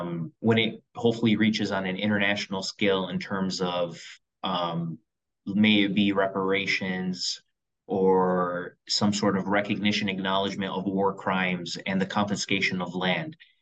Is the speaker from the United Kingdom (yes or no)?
no; Dearborn, Michigan, United States; also born or lived in Detroit; I was born in Detroit, Michigan, and I was born in Hutzel Hospital, Detroit, Michigan, and I grew up in the city of Dearborn, Michigan.